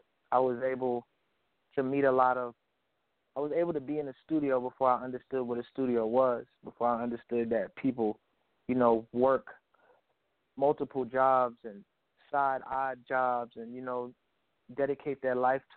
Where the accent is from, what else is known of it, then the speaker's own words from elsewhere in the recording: Houston, Texas, United States; I'm about to go to Houston. You know, that's my home base. That's my hometown.